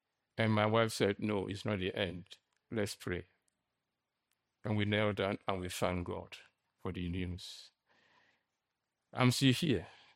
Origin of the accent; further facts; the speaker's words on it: Nigeria; born there; I was born in Nigeria, in Africa, where there are lots of demons.